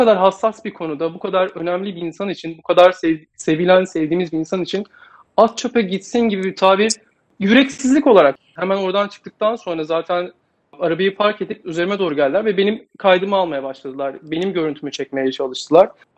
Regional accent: İzmir, Turkey; İzmir'de doğup büyüdüm. Fakat ailem Bingöl'den İzmir'e kaçmak zorunda kaldı. Göç etmek zorunda kaldı. Orada yaşadıkları bir olay yüzünden. Ailem Alevi ve Kürt

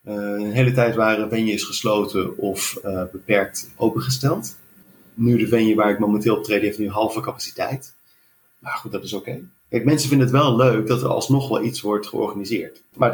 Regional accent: Netherlands; Want ja, ik ben een Nederlander.

